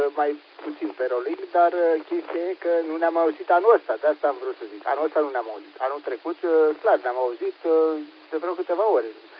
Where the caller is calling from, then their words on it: Pitești, Argeș, Romania; Sunt de la Pitești